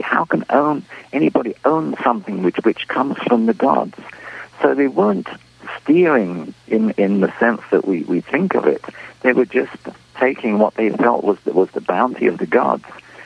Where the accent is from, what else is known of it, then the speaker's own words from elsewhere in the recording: England, United Kingdom; And the gypsies, I'm from an English tribe of gypsies, the tribes all over the place.